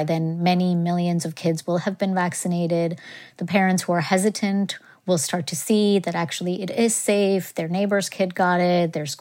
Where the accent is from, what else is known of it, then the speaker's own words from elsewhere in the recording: India; I grew up in India and I really respect and trust vaccines.